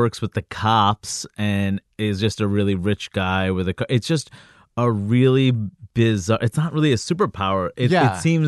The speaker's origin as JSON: {"language": "English", "town": "Queens", "region": "New York", "country": "United States", "tie": "born or raised there", "said": "I grew up throughout Queens. I grew up in Jackson."}